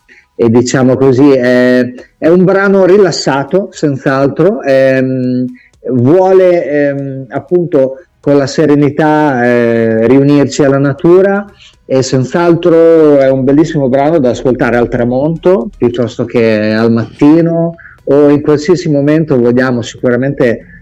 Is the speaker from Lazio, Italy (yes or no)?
no; Emilia-Romagna, Italy; anche noi viviamo, diciamo, in un paese turistico, io sono di Romagnolo, ecco.